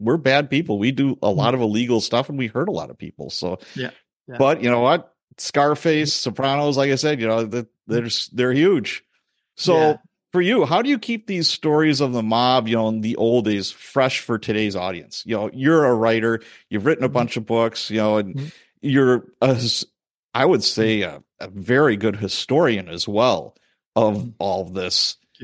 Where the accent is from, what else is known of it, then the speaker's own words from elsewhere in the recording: Ireland; I'm the Irish guy here.